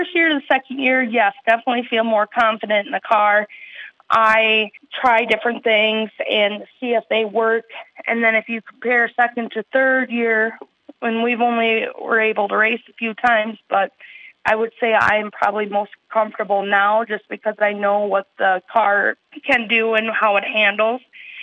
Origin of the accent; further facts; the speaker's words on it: Chatfield, Minnesota, United States; also born or lived in Austin; Yes, I grew up in Chatfield all my life, and Dan and I lived in Austin, and I wanted to be closer to family and closer to work, so we ended up moving back to Chatfield